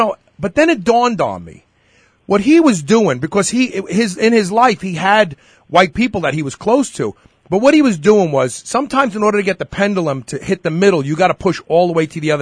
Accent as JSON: {"language": "English", "town": "Brooklyn", "region": "New York", "country": "United States", "tie": "born or raised there", "said": "And growing up in Bed-Stuy, Brooklyn, I was surrounded by African American people and Puerto Rican people, and I was the minority"}